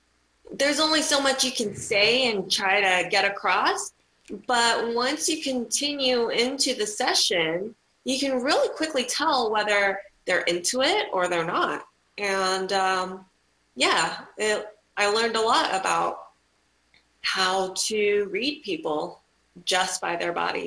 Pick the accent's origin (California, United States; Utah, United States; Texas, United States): California, United States; now in Las Vegas, United States; Orange County, close to LA.